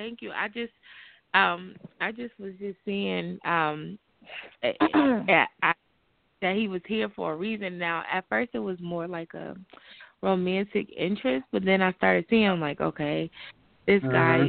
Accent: New Jersey, United States; I'm from, like, the northern part, closer to, like, the city.

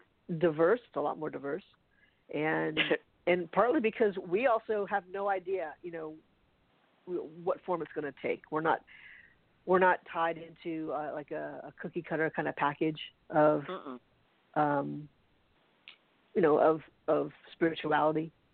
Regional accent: the South, United States; I'm the one from the South

